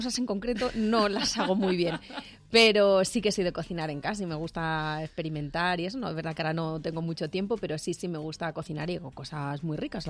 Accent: Aranjuez, Community of Madrid, Spain; born there; Nací en Aranjuez. Ya llevo más años viviendo en Ciempozuelos

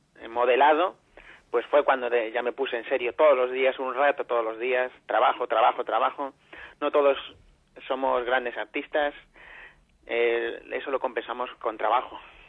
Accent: Madrid, Community of Madrid, Spain; yo soy madrileño, soy vallecano, y yo no hablo de lo que conozco, sino hablo también aparte de lo que quiero. Yo me considero amante de esta ciudad 100% y amante de mi barrio, no solo por vivir en él, sino por construirlo. Soy joven aún

